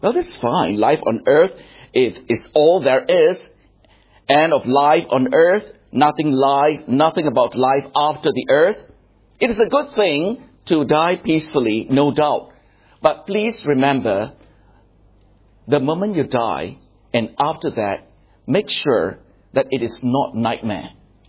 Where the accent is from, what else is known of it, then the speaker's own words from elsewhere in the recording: Johor Bahru, Johor, Malaysia; Some of you have been to Johor Bahru. Well, that's my hometown, Johor Bahru.